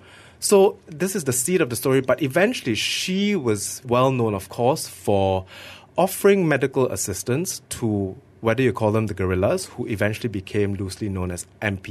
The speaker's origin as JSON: {"language": "English", "town": "Ipoh", "region": "Perak", "country": "Malaysia", "tie": "born or raised there", "said": "No, although I grew up in Ipoh"}